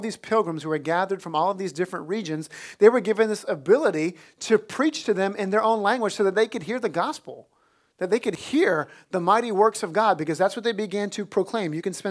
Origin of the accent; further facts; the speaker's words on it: New Orleans, Louisiana, United States; You know, I grew up in New Orleans. Many of you guys know that. And one of our specialties down there is gumbo.